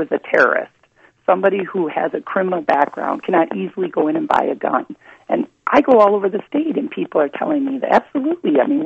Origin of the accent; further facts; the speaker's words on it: Wisconsin, United States; I'm not from the Madison-Milwaukee area. I grew up in central Wisconsin, and it is different there.